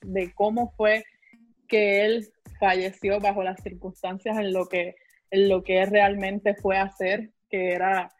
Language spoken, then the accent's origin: Spanish; Puerto Rico; para mí como puertorriqueña, ¿no? Creo que nosotros crecimos en Puerto Rico, nosotros los que hemos crecido en la isla de Puerto Rico